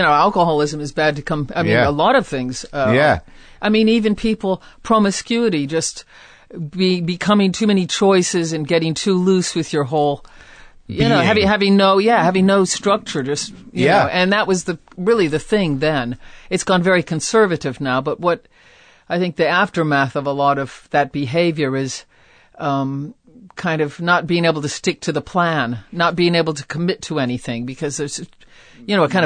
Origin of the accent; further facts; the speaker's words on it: Akron, Ohio, United States; born or raised there